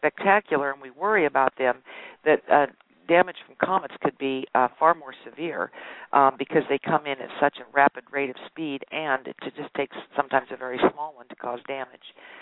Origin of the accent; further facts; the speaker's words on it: Illinois, United States; Now, I'm from Illinois originally, so I'm somewhat distressed at many of the news items that I bring up on the program that are about my home state